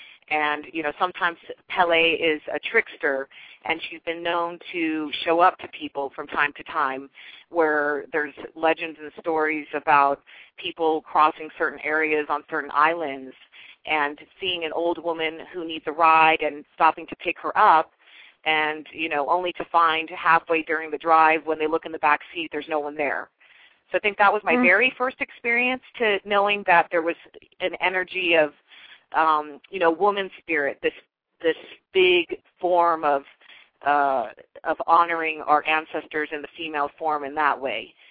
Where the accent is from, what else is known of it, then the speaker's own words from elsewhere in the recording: Hawaii, United States; also born or lived in continental United States; And then, of course, I am part Hawaiian. My mom was born and raised in Hawaii, and I lived there as well, and back and forth between there and the mainland, because my dad's from the mainland.